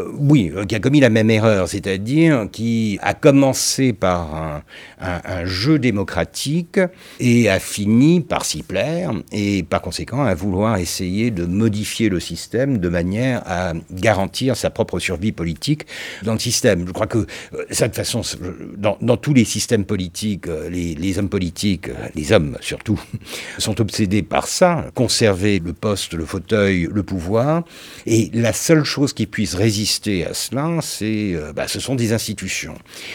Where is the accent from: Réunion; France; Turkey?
Turkey; Ce qui a changé, c'est que je suis turc, et que ça, c'est assez nouveau dans la tradition de la maison.